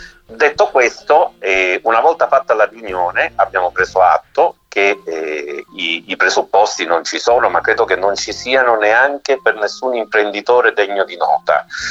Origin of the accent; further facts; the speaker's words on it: Palermo, Sicily, Italy; io sono palermitano, ma da bambino ho sempre frequentato Balestrate, Castellammare del Golfo, quindi tutta la parte del Trapanese.